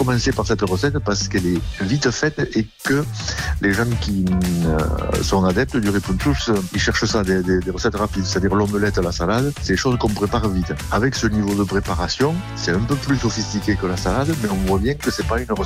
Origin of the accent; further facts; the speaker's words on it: Occitanie, France; En fait, moi je suis originaire du Tarn